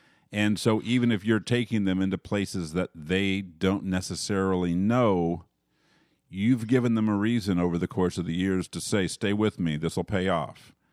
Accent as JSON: {"language": "English", "town": "Houston", "region": "Texas", "country": "United States", "tie": "born or raised there", "said": "Actually, I grew up in Houston. I grew up in Sharpstown."}